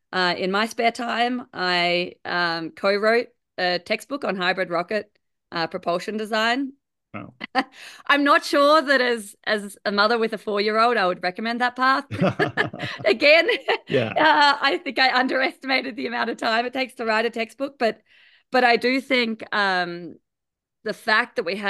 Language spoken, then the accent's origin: English; Australia; since I grew up in Australia, as people might gather from my accent